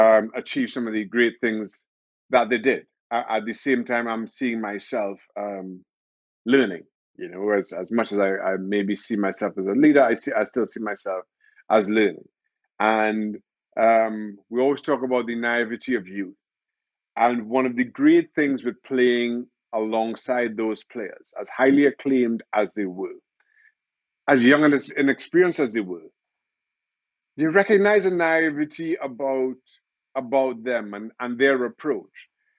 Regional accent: Trinidad & Tobago; growing up in Trinidad and Tobago, through the 80s

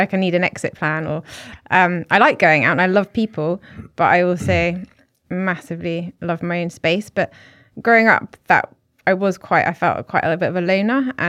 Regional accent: South East England, United Kingdom; born there; But I was born in West Sussex in a very English, a very English country bumpkin village.

